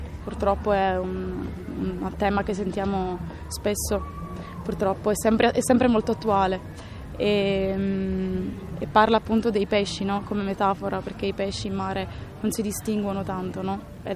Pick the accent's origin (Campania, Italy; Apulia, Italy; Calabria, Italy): Apulia, Italy; E io vengo dalla provincia di Taranto.